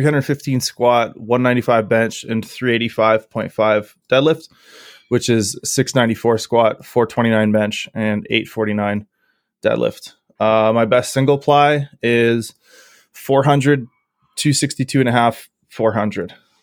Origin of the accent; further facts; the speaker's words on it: Canada; So I'm a Canadian powerlifter.